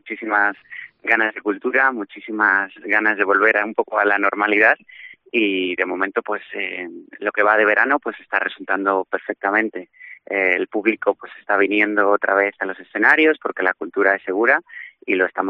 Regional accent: Spain; como mago español, pues podré decir

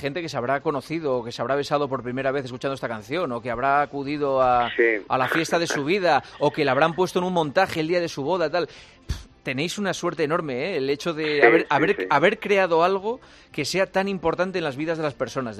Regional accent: Spain; somos españoles.

